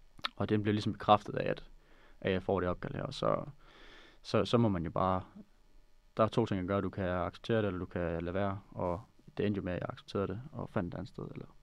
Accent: Odense, Region of Southern Denmark, Denmark; eller have en fed tid i Odense, hvor jeg kommer fra

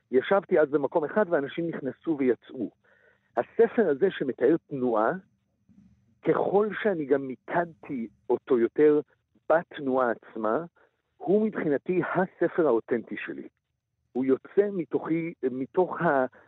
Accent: Jerusalem, Jerusalem District, Israel; now in France; והגבעה הצרפתית היא גם השכונה שבה גדלתי בירושלים

